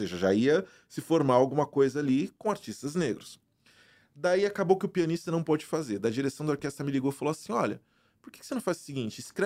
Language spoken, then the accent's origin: Portuguese; Brazil; Eu venho do Brasil. Eu venho de uma realidade onde eu não tinha piano até 20 e poucos anos de idade.